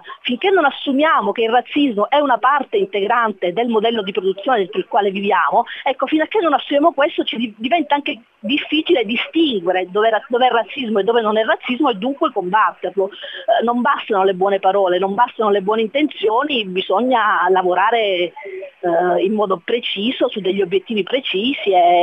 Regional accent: Calabria, Italy; lo dico da calabrese

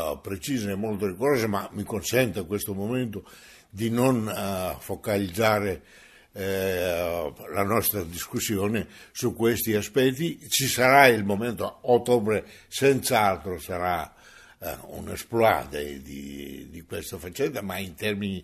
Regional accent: Greece; seguire la cosa anche in Grecia perché dico, in questo momento ci sono dei problemi economici. seri nel mio paese

